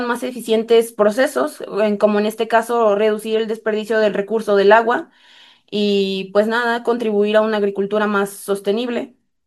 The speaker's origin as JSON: {"language": "Spanish", "region": "Tamaulipas", "country": "Mexico", "said": "por lo menos yo que vengo de Tamaulipas, hemos pasado por temporadas de sequías muy fuertes."}